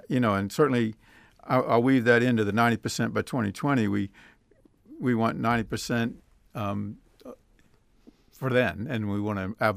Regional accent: Athens, Georgia, United States; moved away as an adult; now in Alaska, United States; Well, I grew up in Athens, Georgia, but after 35 years with Shell, I've traveled a good bit and luckily ended up here in Alaska.

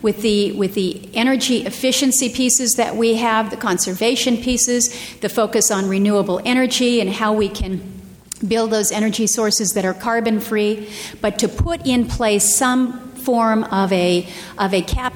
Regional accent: Ketchikan, Alaska, United States; born there; I was born in Ketchikan, Alaska. It's a rainforest. There's nothing more renewable than that rain that keeps pouring down and the hydropower that we have there.

